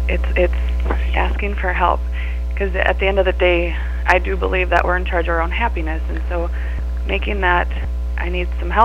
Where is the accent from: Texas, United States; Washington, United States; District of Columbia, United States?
Washington, United States; Bellevue; now in Granite Falls, United States; I am currently reside in Granite Falls with my husband and three kids. I grew up in Bellevue, in a small town. Have lived in Granite Falls for the past 7 years.